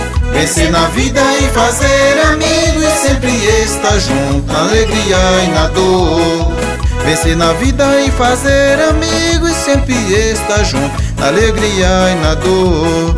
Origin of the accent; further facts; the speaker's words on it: Messias, Alagoas, Brazil; E por falar no interior, Messias, minha cidade natal. Alô, Fazenda Esperança, onde foi nascido e criado.